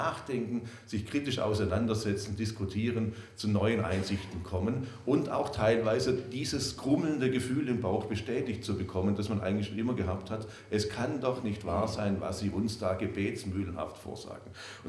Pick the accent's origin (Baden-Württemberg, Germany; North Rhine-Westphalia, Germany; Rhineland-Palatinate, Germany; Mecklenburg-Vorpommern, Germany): Baden-Württemberg, Germany; ich bin auch aus Baden-Württemberg, und schämt sich ja fast schon, das zugeben zu müssen.